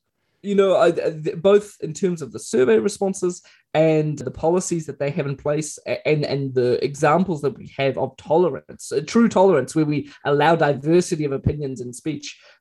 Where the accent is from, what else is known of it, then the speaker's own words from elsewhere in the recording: Mozambique; also born or lived in Kenya; now in New Zealand; I grew up in Mozambique in a very rural part of the country. I lived in Kenya during attacks from Somalia, Al-Shabaab.